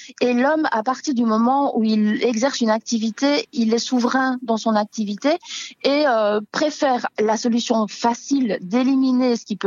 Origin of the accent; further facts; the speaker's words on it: Belgium; Et je suis belge d'origine, et dans les campagnes belges, on a cet animal emblématique également